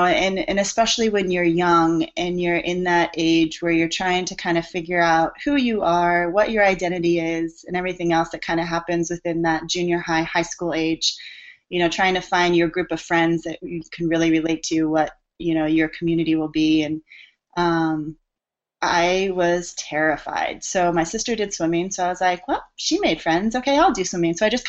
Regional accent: Yorba Linda, California, United States; But I grew up in a small town called Yorba Linda, which is just near like Anaheim, Disney.

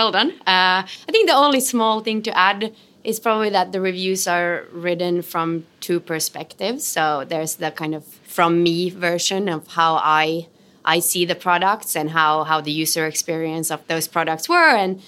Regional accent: Helsinki, Uusimaa, Finland; first language Swedish; English is a second language; So yeah, I'm from Helsinki, Finland, and my dad is Swedish, so I speak both Swedish and Finnish at home.

